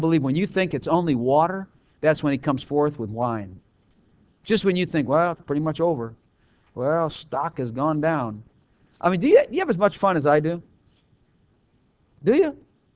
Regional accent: Texas, United States; Come on, we're from Texas.

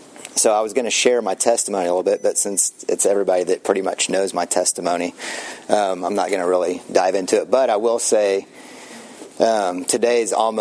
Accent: Austin, Texas, United States; you know, I grew up in Austin

